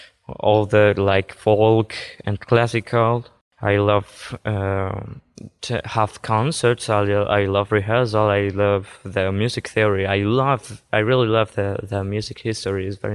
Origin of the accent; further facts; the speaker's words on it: Colombia; English is a second language; I am 15 years old. I'm from Colombia.